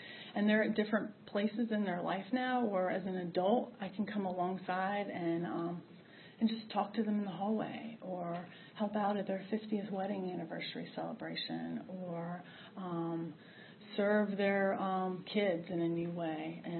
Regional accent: Ashland, United States; I grew up in Ashland, which is where I now live. I live next door to my parents

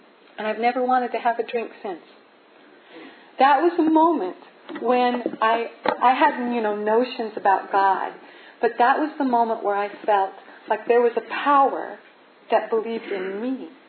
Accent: Spokane, Washington, United States; You know, I'm from Spokane. We talk normally.

